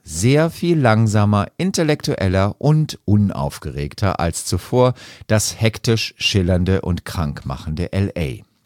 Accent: Berlin, Germany; meine Heimatstadt reden. Genau, über Berlin.

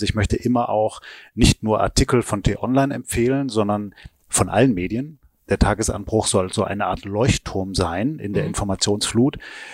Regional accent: Stuttgart, Baden-Württemberg, Germany; born there; glaube, jeder echte Schwabe würde heraushören, dass ich eigentlich nur ein Neigschmeckter bin. Ich bin zwar in Stuttgart geboren

